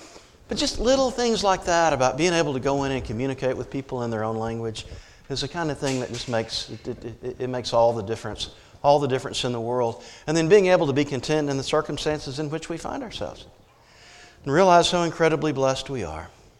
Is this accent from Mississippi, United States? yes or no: yes; Mississippi, United States; now in Tennessee, United States; I mean, we're Middle Tennessee. I grew up in North Mississippi. We're Bible Belt people.